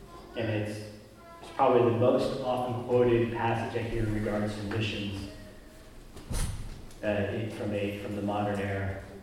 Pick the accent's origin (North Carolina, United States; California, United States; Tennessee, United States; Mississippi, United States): California, United States; moved away as an adult; I'm in a foreign land. I'm from California, but I'm from a brown California. This is a foreign land for me.